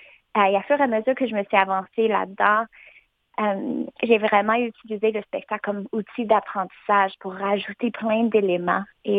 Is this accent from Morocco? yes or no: no; Ontario, Canada; born there; now in Montreal, Canada; je suis née dans le nord de l'Ontario, donc je suis franco-ontarienne, comme tu as dit. Et une année plus tard dans ma vie, j'ai déménagé pour mes études. J'ai fait un DEC en danse à Drummondville. Après, j'ai déménagé à Concordia, à l'université ici à Montréal.